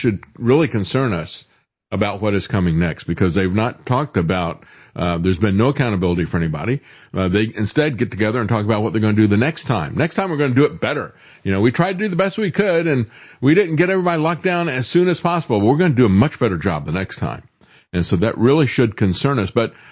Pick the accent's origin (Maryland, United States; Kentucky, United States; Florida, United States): Florida, United States; And I know I grew up in Florida.